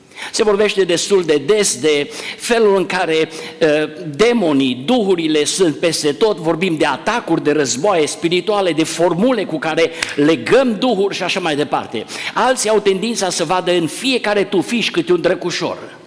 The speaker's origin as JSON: {"language": "Romanian", "town": "Pârneava", "region": "Arad County", "country": "Romania", "tie": "born or raised there", "said": "Am copilărit aici în Pârneava și în vremea copilăriei mele aproape că nu era acasă care să n-aibă câine."}